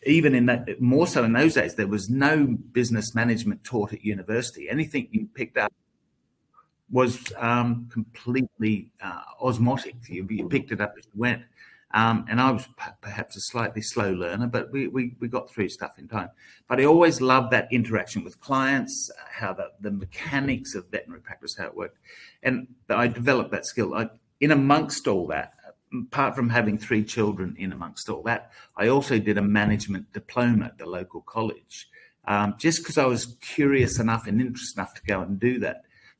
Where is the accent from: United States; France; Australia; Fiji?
Australia; Brisbane, Queensland; But yes, I'm from Brisbane in Australia.